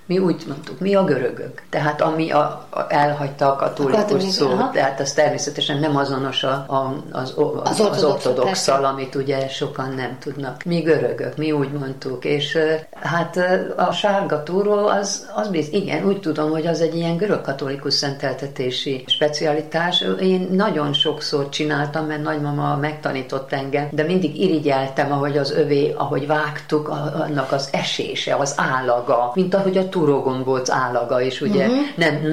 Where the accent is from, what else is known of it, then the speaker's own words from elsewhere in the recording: Debrecen, Hajdú-Bihar, Hungary; hadd említsem meg a szülővárosomat, Debrecent. Nagyon-nagyon nagy szeretettel gondolok Debrecenre.